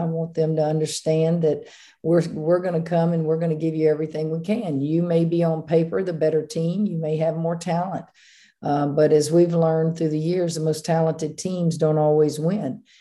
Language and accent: English; Louisiana, United States; Well, I grew up in Louisiana